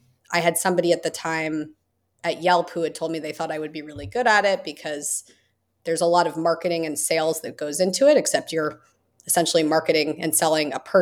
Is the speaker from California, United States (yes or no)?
yes; California, United States; So I grew up in the Bay Area, which is near San Francisco.